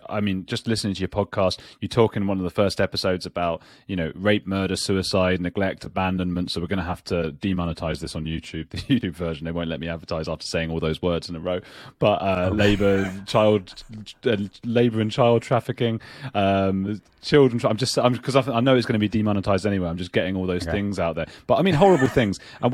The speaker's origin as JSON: {"language": "English", "country": "United Kingdom", "said": "I'm too British to take."}